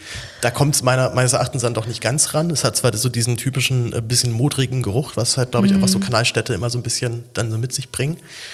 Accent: Berlin, Germany; Ich, als Berliner haut mich sowas ja nicht so komplett um.

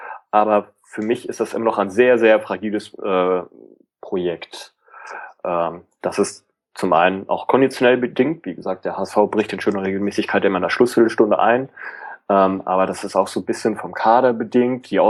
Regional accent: Hamburg, Germany; Also man ist froh als Hamburger über jedes Stückchen Konstanz

